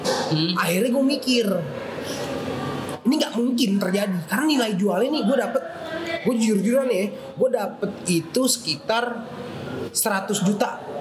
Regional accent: Jakarta, Indonesia; Gue anak kebon kacang 3 nomor 34 RT 09 RW 06.

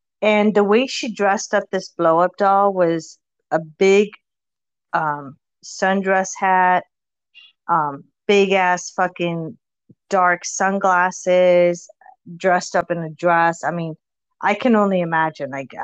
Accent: California, United States; I'm originally from California. So I've lived through that for like fucking almost 20 years.

